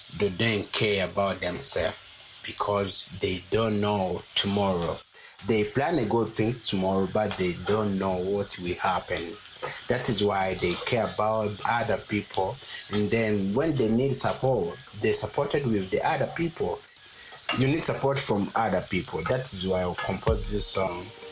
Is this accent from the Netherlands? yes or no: no; Rwanda; I'm from Rwanda.